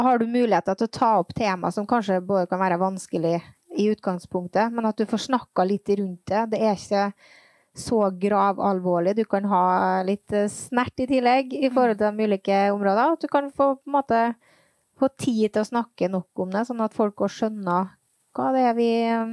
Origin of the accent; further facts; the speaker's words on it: Valsøfjorden, Trøndelag, Norway; moved away as an adult; now in Molde, Norway; Ja, jeg kommer fra Valsøfjorden og har bodd i Molde siden 1994.